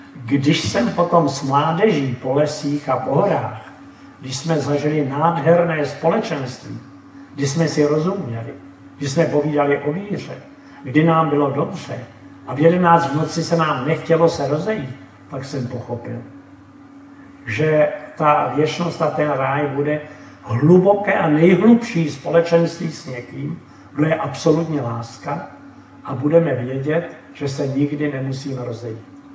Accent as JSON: {"language": "Czech", "region": "Prague", "country": "Czechia", "said": "v cizině, že jsem z Prahy nebo z Čech"}